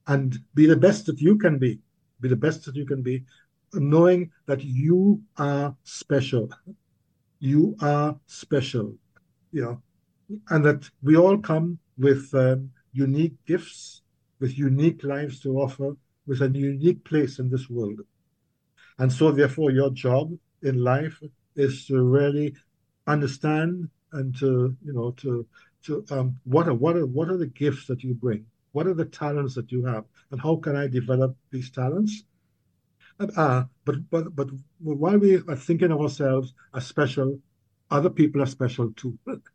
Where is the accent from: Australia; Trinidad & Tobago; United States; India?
Trinidad & Tobago; now in Canada; I think that is a gift that I had growing up in Trinidad that I would say that my kids growing up in Canada didn't have.